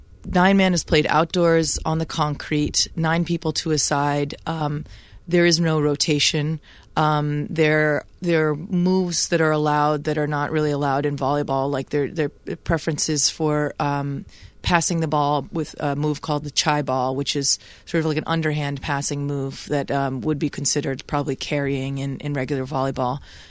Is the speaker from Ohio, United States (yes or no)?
no; Newton, Massachusetts, United States; also born or lived in Virginia; I was born in Virginia, grew up mostly in the Boston area, a suburb of Boston called Newton, Massachusetts.